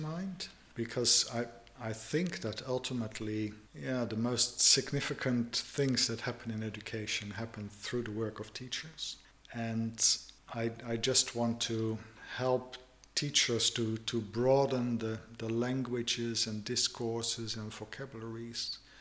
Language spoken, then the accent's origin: English; Netherlands; moved away as an adult; now in England; This comes out of an experience I had when I moved from the Netherlands to England about 20 years ago.